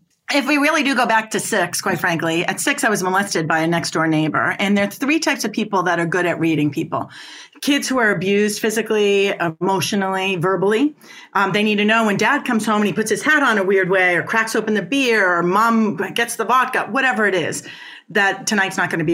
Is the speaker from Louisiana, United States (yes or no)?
no; Boston, Massachusetts, United States; I'm from Boston, like you, right?